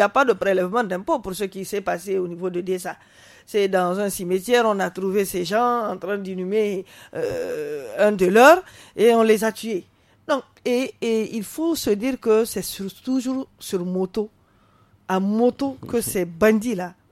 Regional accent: Niger; parce que nous sommes tous des Nigériens

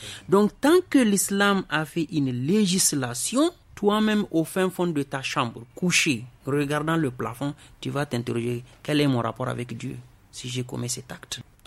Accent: Niger; chez nous, au Niger, où l'islam est la religion de référence pour beaucoup de Nigériens

